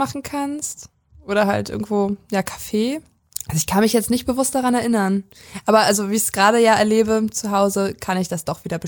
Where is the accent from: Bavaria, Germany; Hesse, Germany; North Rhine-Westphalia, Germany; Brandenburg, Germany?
Brandenburg, Germany; in der Prignitz, also in dem Landkreis, wo ich herkomme, ist ein bisschen größer als eine Weisen und Wittenberge